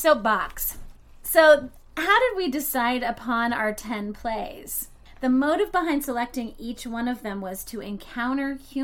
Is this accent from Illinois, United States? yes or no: yes; Galesburg, Illinois, United States; I was raised in Galesburg, Illinois.